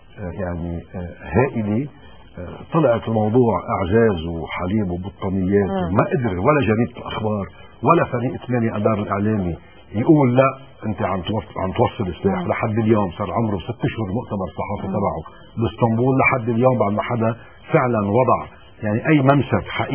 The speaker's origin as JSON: {"language": "Arabic", "country": "Lebanon", "said": "رح ندفع كمان كلنا كلبنانيين"}